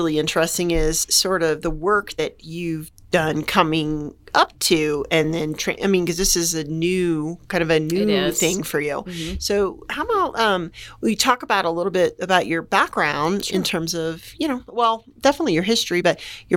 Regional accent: Florida, United States; Well, yeah, I'm from Northeast Florida.

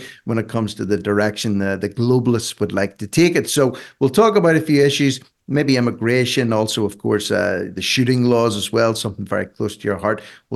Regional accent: Ireland; I'm an Irishman, Kate.

